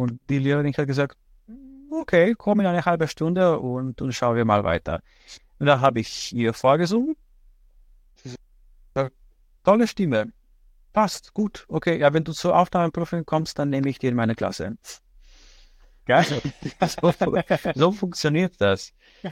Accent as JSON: {"language": "German", "country": "Slovenia", "said": "ich komme aus Slowenien ursprünglich"}